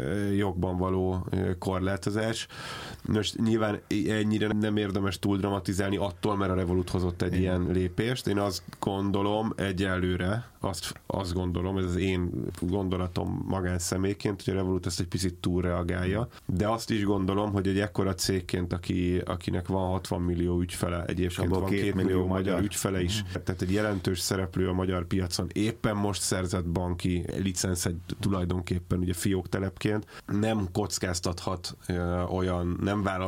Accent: Hungary; hogyha én magyarként nem tudok igénybe venni egy olyan szolgáltatást

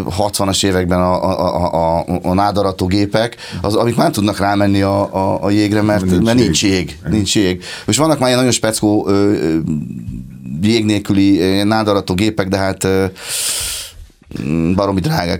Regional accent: Budapest, Hungary; én alapvetően budai gyerek vagyok, de aztán egy hirtelen gondolattól vezérelve az életemet bekalibráltam a Balaton felvidék irányába, úgyhogy én Pécsen lakom jelenleg, ez egy Balaton felvidéki kisfalu

